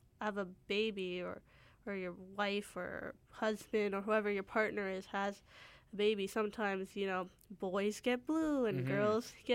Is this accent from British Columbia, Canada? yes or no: yes; Surrey, British Columbia, Canada; I grew up in Surrey, and that's where my riding is, and that's where I would vote.